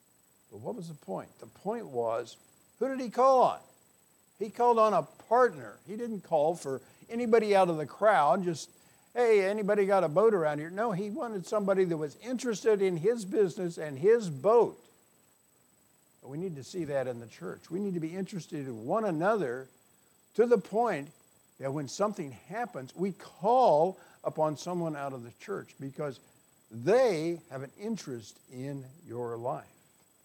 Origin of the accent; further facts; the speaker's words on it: Wisconsin, United States; I come from Wisconsin. We're in the north. It's going to freeze up there.